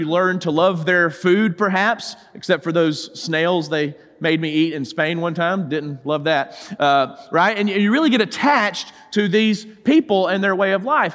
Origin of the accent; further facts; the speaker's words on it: the South, United States; I'm from the South. Got to have the sweet tea.